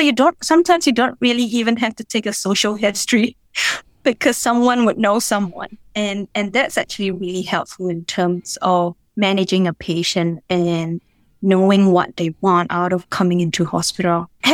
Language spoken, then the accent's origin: English; Ipoh, Perak, Malaysia; So in my early childhood, I grew up in Ipoh, which was a town. I wouldn't say it's a small town, but it's a town.